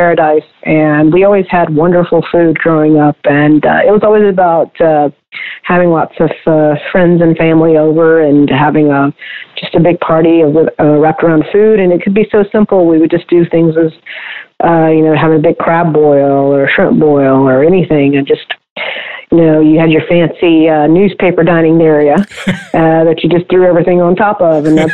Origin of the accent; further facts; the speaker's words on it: Houma, Louisiana, United States; also born or lived in New Orleans; I was born in New Orleans, but I definitely grew up in a smaller town just outside of there called Houma.